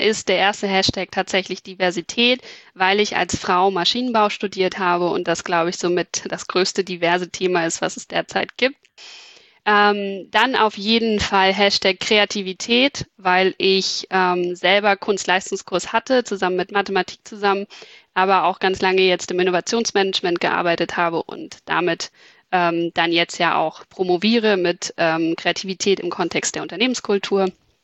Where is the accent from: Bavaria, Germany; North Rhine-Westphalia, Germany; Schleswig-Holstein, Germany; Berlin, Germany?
Berlin, Germany; now in Hamburg, Germany; Ich komme ursprünglich aus Berlin, bin aber, würde ich sagen, Wahlhamburgerin, weil ich mich während des Studiums in Hamburg verliebt habe und einfach auch dann danach hier geblieben bin.